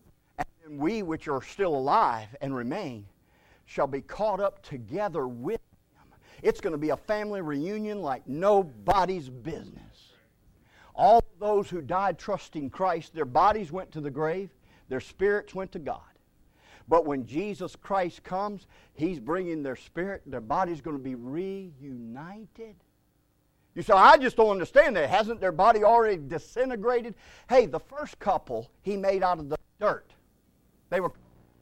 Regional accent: Detroit, Michigan, United States; And I actually grew up in Detroit, Michigan, growing up as a kid. But my parents and all my heritage comes from Eastern North Carolina

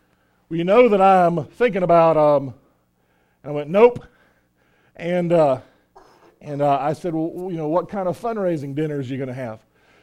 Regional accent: North Carolina, United States; I'm just from Eastern North Carolina. I'm not smart as East Tennessee people.

